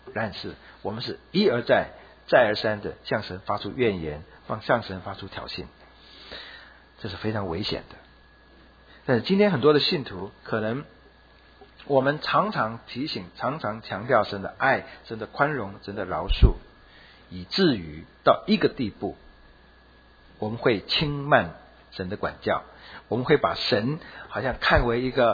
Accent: China; 所以看到那些都是我们中国人很熟悉也很好吃的

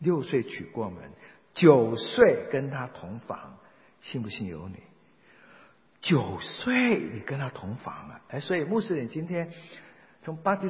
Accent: Fujian, China; 在我的家乡福建家乡

